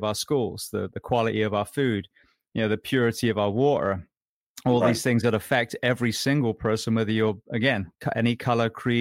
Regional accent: United Kingdom; I'm British.

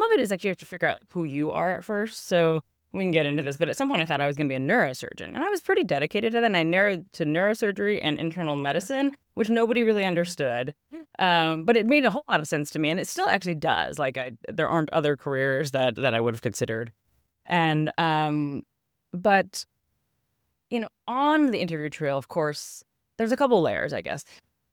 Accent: Illinois, United States; also born or lived in Massachusetts / New York / Oregon; I grew up in the Chicago suburbs, and then I was at Harvard for my undergraduate, and then I went to Columbia for medical school

